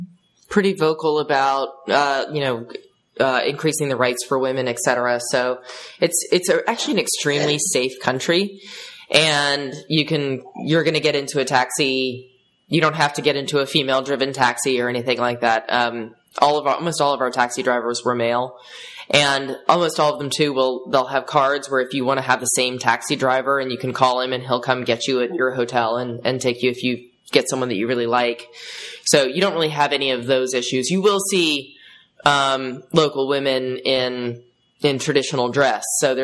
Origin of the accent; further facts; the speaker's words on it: New York, United States; And most of the time you know, they're like, oh, where from in America? And you say New York